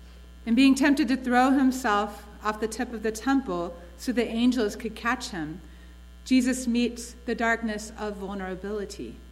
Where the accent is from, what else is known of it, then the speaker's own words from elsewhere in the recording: Atlanta, Georgia, United States; I am from the South, so we know how to shop for survival. Growing up in Atlanta